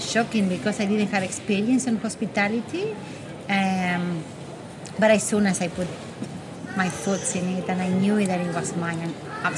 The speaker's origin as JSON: {"language": "English", "country": "Argentina", "moved": "yes", "lives_now": "New Zealand", "said": "I'm from Argentina. I've been in New Zealand for 20 years."}